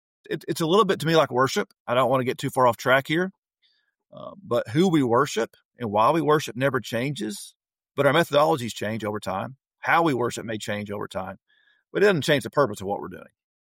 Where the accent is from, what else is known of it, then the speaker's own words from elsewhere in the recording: Knoxville, Tennessee, United States; I grew up in Knoxville. I went to a public elementary school, a public middle school, a public high school.